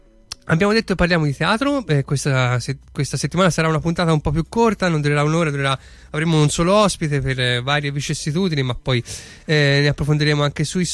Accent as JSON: {"language": "Italian", "region": "Tuscany", "country": "Italy", "said": "siamo italiani, siamo toscani, è giusto ridere su noi stessi"}